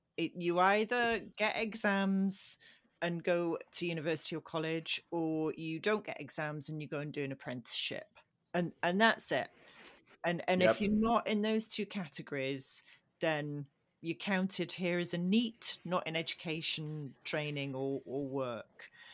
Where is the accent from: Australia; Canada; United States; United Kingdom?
United Kingdom; England; now in Scotland; I'm not Scottish, by the way. I am English, but I happen to live in Scotland. Nobody guessed I was English.